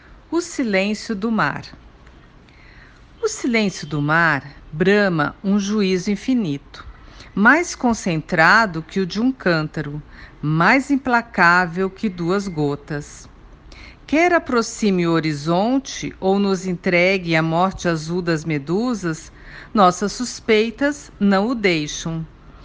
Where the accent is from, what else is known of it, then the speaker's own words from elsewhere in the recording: Santos, São Paulo, Brazil; eu sou da cidade de Santos, no litoral de São Paulo, e lembrei de você.